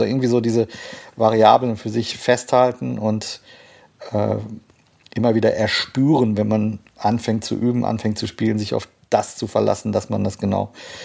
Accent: North Rhine-Westphalia, Germany; Naja, ich bin ja im Sauerland groß geworden

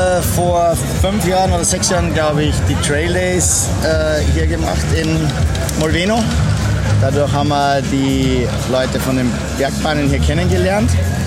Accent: Austria; now in Munich, Germany; Also ich habe eine Veranstaltungsagentur in München, sitze in München, bin eigentlich Österreicher.

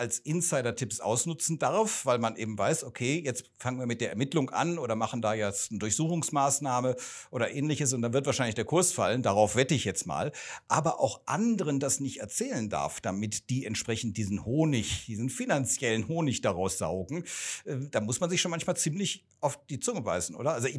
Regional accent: Cologne, North Rhine-Westphalia, Germany; merkst du, ich komme aus Köln

